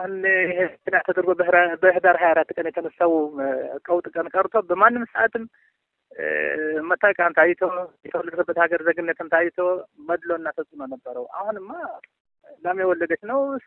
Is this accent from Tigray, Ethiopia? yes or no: yes; Tigray, Ethiopia; እኔ ራሴ የሰሜን ትግሬ ነኝ። በትግሬነት ሳይሆን ምኮራው ኢትዮጵያዊነቴ ነው ምኮራው።